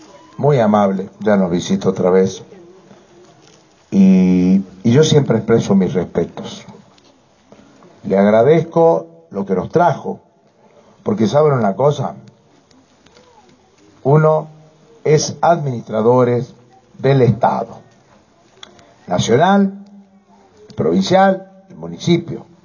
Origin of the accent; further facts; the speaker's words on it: Los Sauces, La Rioja, Argentina; estoy contento de estar en mi tierra, en los sauces.